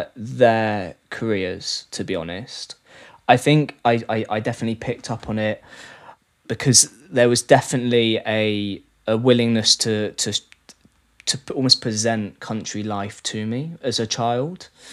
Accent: Blackford, South West England, United Kingdom; also born or lived in Weston-super-Mare; I grew up in Weston-super-Mare only for about 7 years, and my parents moved me and my sister out to a place called Blackford in Somerset, right on the cusp of almost a brow of the Somerset levels, really.

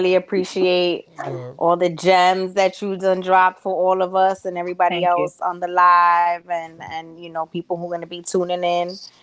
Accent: Puerto Rico; we're from Puerto Rico, so there's land involved in that.

